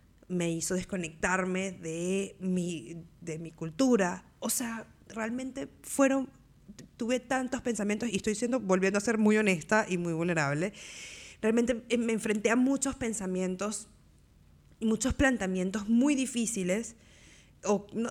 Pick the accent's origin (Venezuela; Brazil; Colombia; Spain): Venezuela; now in Montevideo, Uruguay; yo soy venezolana, pero resido en Montevideo, en Uruguay, que es mi nuevo hogar, pero no había vuelto a Venezuela después de 6 años que emigré.